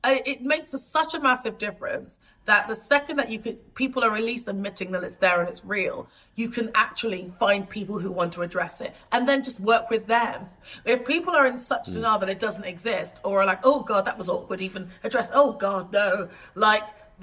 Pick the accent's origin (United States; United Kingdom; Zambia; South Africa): United Kingdom; England